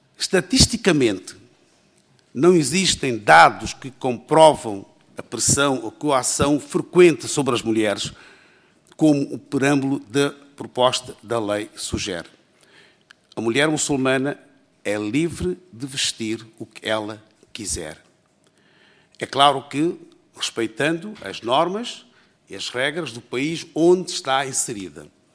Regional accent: Portugal; E, acima de tudo, com amor à nossa pátria, que é Portugal. Somos portugueses

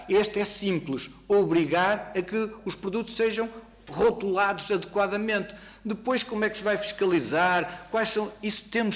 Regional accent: Portugal; e eu, enquanto português, enquanto cidadão comum.

